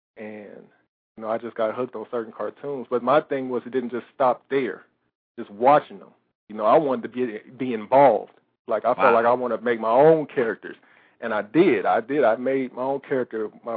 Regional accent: Pomona, California, United States; also born or lived in Culver City; I was born over there in Culver City. It's close to Los Angeles. That's where I was born, but, you know, I was raised out in Pomona.

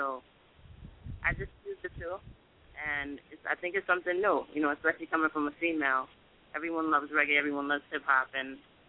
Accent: Bronx, New York, United States; I was born in the Bronx by way of two Jamaican parents, so, you know, I was in the birthplace of hip-hop

